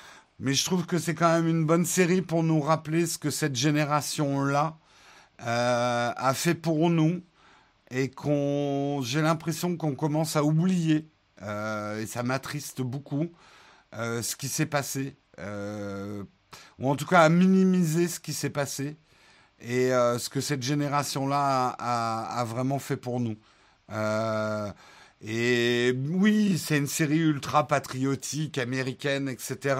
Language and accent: French; Paris, Île-de-France, France; Ouais, on est des Parisiens, donc on brunch.